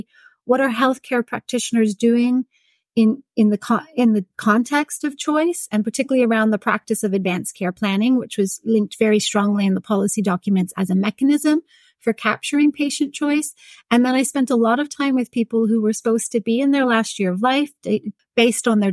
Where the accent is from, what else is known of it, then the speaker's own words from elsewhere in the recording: United States; now in United Kingdom; And also where I grew up in the States, it was common to have open caskets and be very aware of you know, what the dead person looks like.